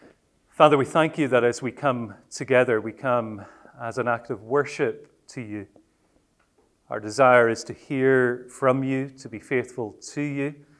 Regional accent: Northern Ireland, United Kingdom; I come from Northern Ireland, so we do speak English there, but maybe in a slightly different way. I hope you can follow my accent.

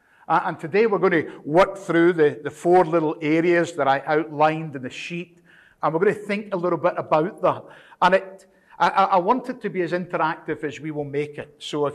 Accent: Scotland, United Kingdom; I'm from Scotland. I live in Scotland, but I move out into the UK and Ireland.

